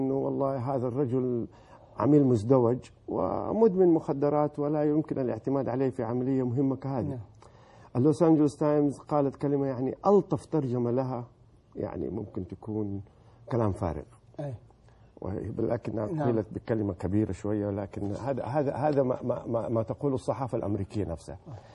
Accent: Saudi Arabia

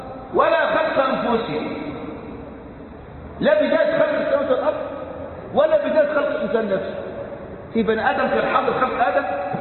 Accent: Egypt; كان عندنا في مصر في السبعينات قس

